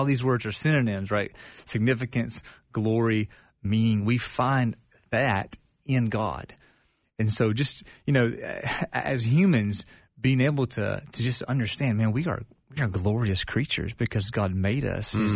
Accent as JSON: {"language": "English", "region": "the South", "country": "United States", "tie": "born or raised there", "said": "growing up, I grew up in the South, church culture."}